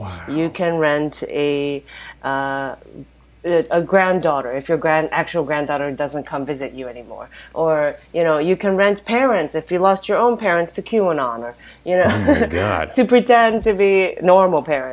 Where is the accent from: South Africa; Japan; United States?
Japan; I'm from Japan